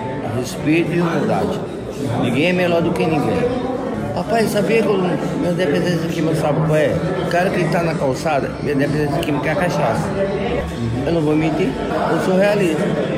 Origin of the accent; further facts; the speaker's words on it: João Pessoa, Paraíba, Brazil; Eu sou nordestino. Sou lá de João Pessoa, capital da Paraíba. Mas estou aqui no Rio Grande do Sul.